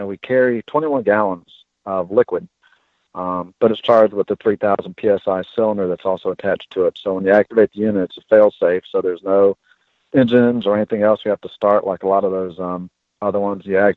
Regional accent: Charlotte, North Carolina, United States; I'm from Charlotte, which is NASCAR country.

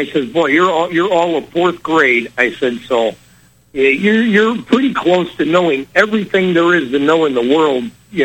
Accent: Chicago, Illinois, United States; I said, I'm from Chicago. I said, you ever listen to the news? I said, that's the town where somebody gets shot just about every hour of every day. I said, that's the town I live in.

